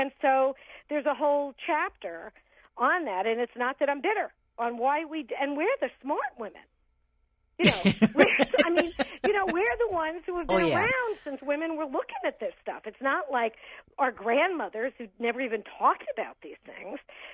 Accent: Brooklyn, New York, United States; I grew up in Brooklyn, New York.

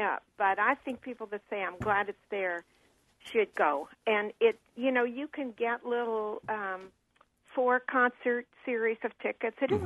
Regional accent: Chicago, Illinois, United States; now in Ohio, United States; I grew up in Chicago.

